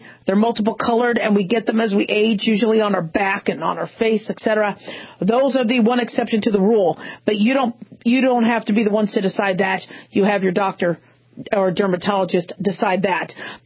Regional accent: Phoenix, Arizona, United States; now in Las Vegas, United States; You know, I grew up in Phoenix. I'm living in Vegas.

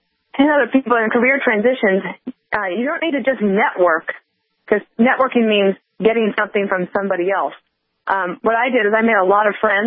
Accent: Newcastle, Wyoming, United States; we grew up in Newcastle, Wyoming, and we had a lovely upbringing. And it's one of the things I wanted to write about was how growing up on a ranch and in rural America was really what helped set me up for success.

